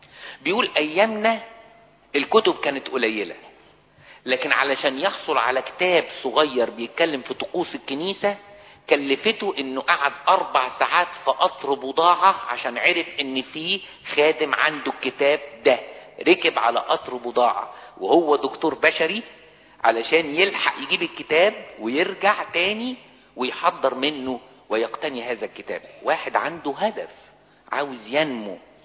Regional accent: Egypt; احنا عندنا في مصر لما الواحد بيقول 50 يقول ركبني المرض

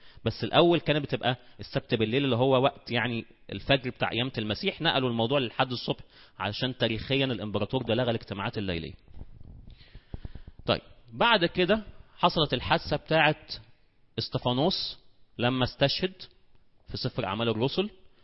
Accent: Egypt; وبشر عندنا في مصر والخمس مدن الغربية

